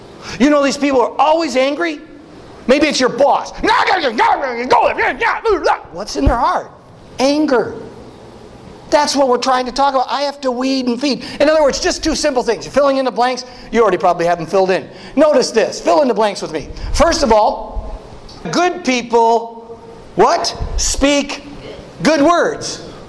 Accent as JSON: {"language": "English", "region": "Wisconsin", "country": "United States", "said": "My dad taught me how to eat meat. I'm from Wisconsin."}